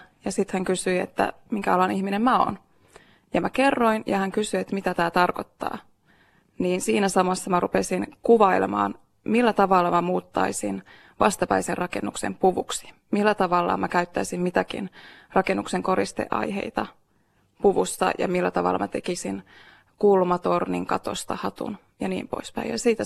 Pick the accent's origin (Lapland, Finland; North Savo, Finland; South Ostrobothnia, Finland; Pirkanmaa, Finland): North Savo, Finland; Kuopio; now in Helsinki, Finland; Ei, mä oon Kuopiosta kotoisin. Sitten mä oon vuosien varrella muuttanut kohti etelää. Ja reilu 10 vuotta sitten Helsinkiin.